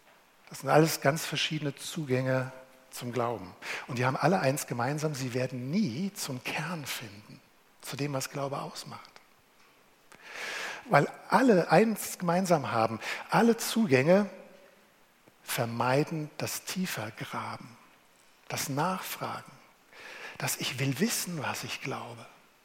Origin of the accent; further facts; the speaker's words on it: Berlin, Germany; Also ich komme zwar aus Berlin, war, aber ich kann nicht so toll Berlinern wie der Hertha-Fan.